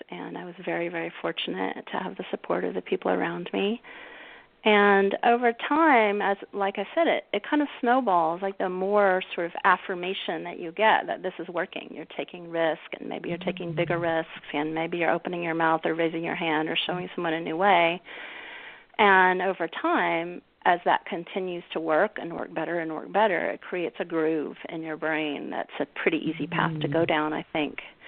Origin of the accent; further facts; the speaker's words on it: the South, United States; I grew up in the South, and it was the 70s